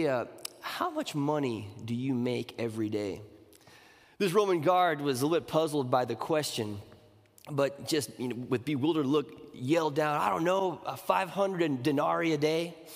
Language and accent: English; Bangkok, Thailand; I grew up in Southeast Asia. Bangkok, Thailand is my hometown. My father was a missionary in Thailand.